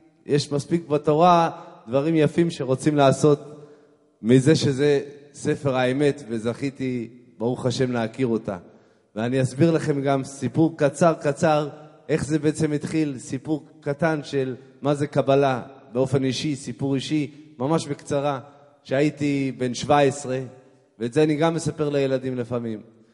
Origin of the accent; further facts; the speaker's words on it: Ramat HaSharon, Tel Aviv District, Israel; כמו שהוא אמר מקודם, אני מרמת השרון